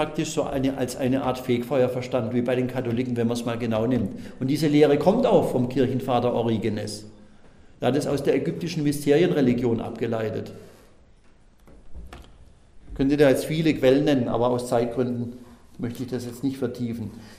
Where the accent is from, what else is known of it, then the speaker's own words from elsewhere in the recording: Southern Germany, Germany; Ich kenne das sehr gut, weil bei uns in Süddeutschland das sehr, sehr verbreitet ist.